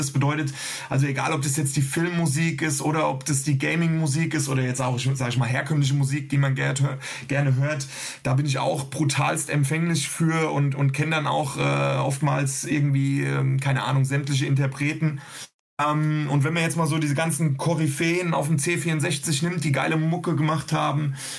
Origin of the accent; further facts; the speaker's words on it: Frankfurt, Hesse, Germany; schönes Ei, gute Wie, wie man bei uns in Frankfurt sagen würde.